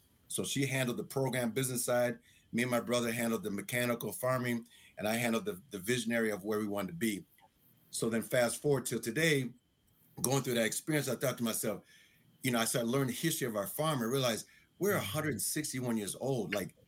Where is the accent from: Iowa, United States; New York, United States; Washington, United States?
Iowa, United States; but we started Iowa because obviously I'm from Iowa.